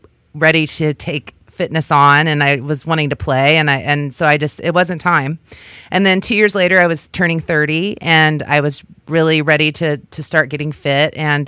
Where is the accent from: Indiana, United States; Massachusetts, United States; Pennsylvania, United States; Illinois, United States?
Indiana, United States; now in San Francisco, United States; I moved to San Francisco from Indiana in 1996